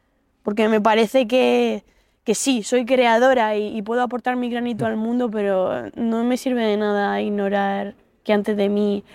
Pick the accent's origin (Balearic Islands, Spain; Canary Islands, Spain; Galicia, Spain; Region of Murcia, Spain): Region of Murcia, Spain; La Alberca; a una academia de baile de mi pueblo, de la Alberca, en Murcia